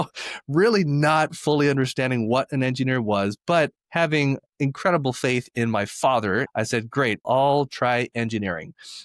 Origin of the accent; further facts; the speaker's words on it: Hawaii, United States; I grew up in Hawaii and there were, you know, beautiful waves and beaches and the weather was perfect every day.